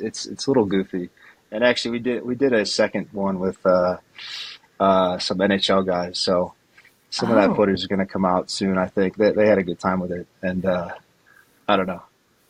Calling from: Denver, Colorado, United States; So I'm in Denver.

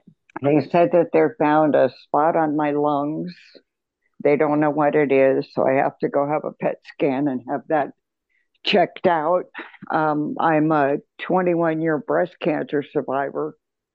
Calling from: St. George, Utah, United States; Hi, I'm in Utah.

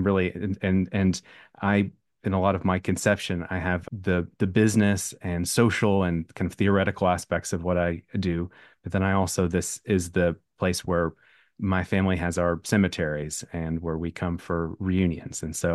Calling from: Kentucky, United States; I'm calling you from the Appalachian Mountains of Floyd County, Kentucky.

